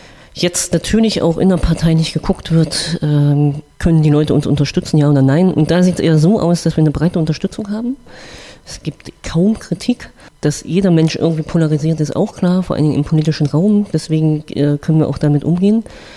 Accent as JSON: {"language": "German", "region": "Mecklenburg-Vorpommern", "country": "Germany", "said": "Also ich habe jetzt 38 Jahre in Thüringen gelebt. Ich komme ja eigentlich aus Mecklenburg-Vorpommern und bin hier natürlich auch zu Hause."}